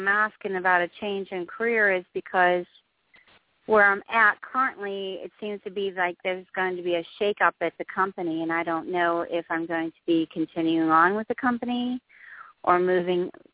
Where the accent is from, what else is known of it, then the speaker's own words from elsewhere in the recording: New Jersey, United States; New Jersey